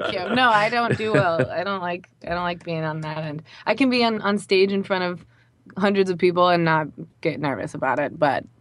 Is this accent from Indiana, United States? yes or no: yes; Indiana, United States; also born or lived in Boston; now in Los Angeles, United States; I grew up in Indiana and then spent a couple of years in Boston and had a job in New York that fell through